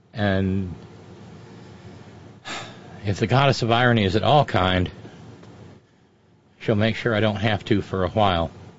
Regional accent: Minnesota, United States; accent: Minnesota; I don't know why I said that in my bad Minnesota accent.

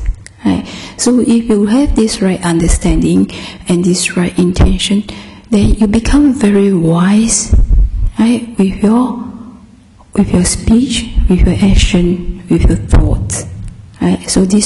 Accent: Singapore; I come from Singapore, a very tiny little island

